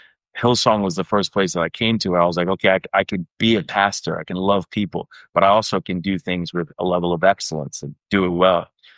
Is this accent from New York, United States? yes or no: yes; Long Island, New York, United States; also born or lived in Manhattan; I grew up in Long Island, New York. So I laughed because I feel like God's brought me from Long Island to another island, which was Manhattan Island